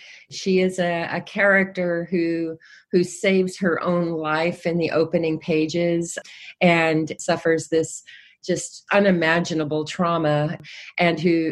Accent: Texas, United States; I first sort of sensed this as a little girl growing up in West Texas, a little girl with a deep, deep love of reading

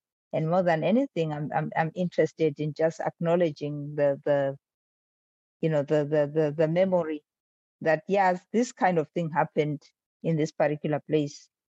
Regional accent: Bulawayo, Zimbabwe; Bulawayo, the real place, my hometown, is also a place of so much, you know, complexity, so much beauty. I have fond memories of growing up there. It's still my favorite city.

